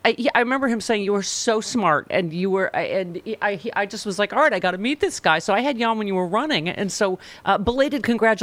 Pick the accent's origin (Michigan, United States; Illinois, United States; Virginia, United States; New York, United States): New York, United States; We're from New York, so we don't really.